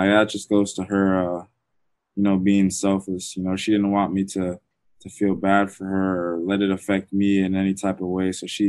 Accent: Orlando, Florida, United States; No, I grew up in Florida. My mom was born in Jamaica

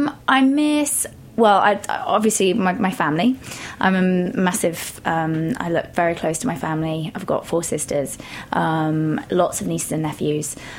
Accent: West Midlands, United Kingdom; Shropshire. So it's kind of on the border of the Midlands and Wales. In your typical kind of rolling hills, a little black and white cottage with a stream and a waterfall.

